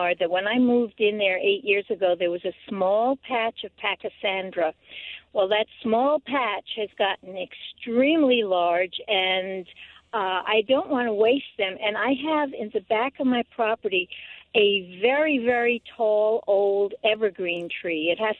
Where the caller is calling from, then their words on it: Honey Brook, Pennsylvania, United States; Hi, I'm calling from Honeybrook, Pennsylvania.